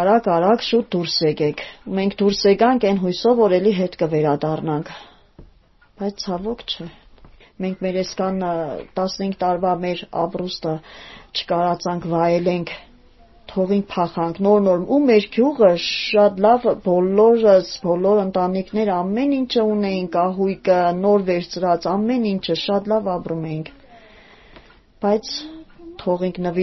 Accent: Gyumri, Shirak, Armenia; մենք գյումրեցի ենք եղել, դրա համար էլ չեմ կարա։

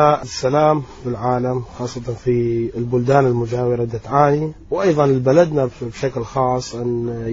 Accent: Iraq; لأن احنا مسيحيين عراقيين.

